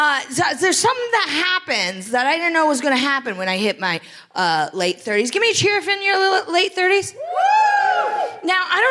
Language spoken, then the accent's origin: English; Greenville, Ohio, United States; now in New York City, United States; because I was told growing up in Greenville, Ohio, in order to get into a very good university, I would have to do very well in school.